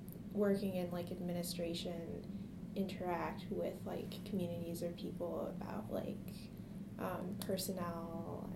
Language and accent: English; New York City, New York, United States; Well, I'm from New York City, so I would be